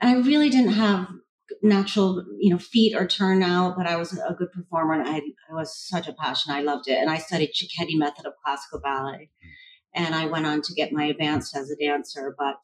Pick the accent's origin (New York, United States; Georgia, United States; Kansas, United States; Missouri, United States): New York, United States; Gouverneur; also born or lived in Rochester; Yeah, so originally I was in Governor, New York, and my Nona was there. In fact, I was born in Rochester, but my dad missed his mom, and so we moved back to Governor, which is way northern New York.